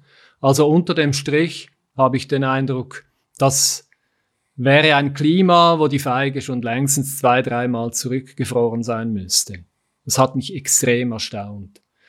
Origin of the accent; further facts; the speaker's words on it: Uznach, St. Gallen, Switzerland; Ich habe bei uns zu Hause in Uznach, kenne ich einen Standort, da ist ein Stamm, der ist sicher 15 Zentimeter dick.